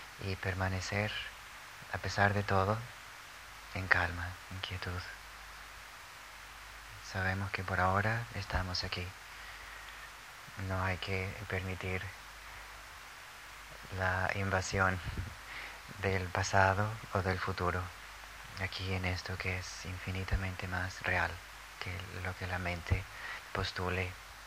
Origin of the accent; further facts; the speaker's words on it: Guadalajara, Jalisco, Mexico; moved away; Cuando vivía aún en mi ciudad natal, en Guadalajara